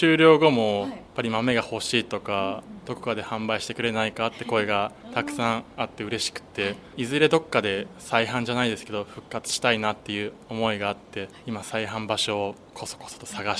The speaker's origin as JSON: {"language": "Japanese", "town": "Fujisawa", "region": "Kanagawa", "country": "Japan", "tie": "born or raised there", "also_born_or_lived": "Nagoya / Seattle", "said": "小さい頃は正直藤沢に対してただ生まれ育った場所っていう感覚で、好きって聞かれたら好きですけど、そんな自分から大好きって発信するほどではなかったんですけど、サラリーマンになって、実は名古屋で3年間働いてて、でその後にシアトル2年間渡って、地元を離れ"}